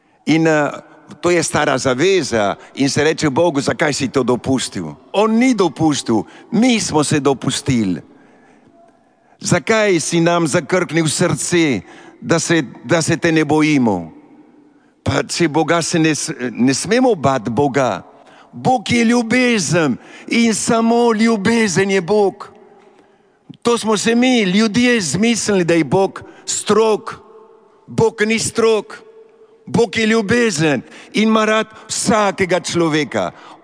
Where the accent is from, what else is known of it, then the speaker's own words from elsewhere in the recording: Argentina; now in Slovenia; ker prihajam iz Argentine, mi ne skrivamo naša čustva. Tukaj v Evropi, v Sloveniji, malo skrivamo čustva.